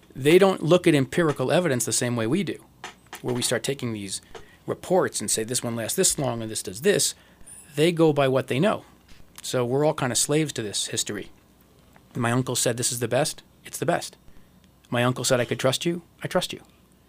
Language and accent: English; New York, United States; You know, I'm this New Yorker, and we're about money and profit and deals.